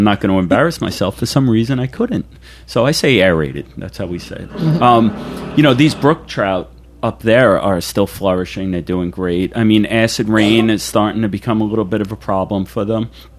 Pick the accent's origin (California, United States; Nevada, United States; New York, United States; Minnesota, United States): New York, United States; It was always a big deal for me out on Long Island, growing up on Long Island.